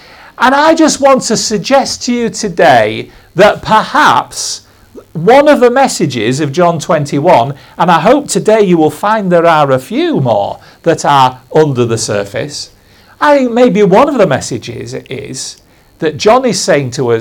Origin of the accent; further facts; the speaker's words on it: Goole, Yorkshire and the Humber, United Kingdom; When I grew up in Goole, and I'm very open about that, there were signs everywhere